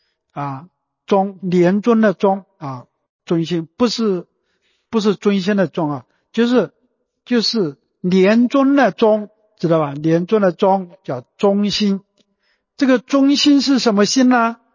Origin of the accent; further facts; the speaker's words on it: Anhui, China; accent: Anhui; 就是我们安徽话叫止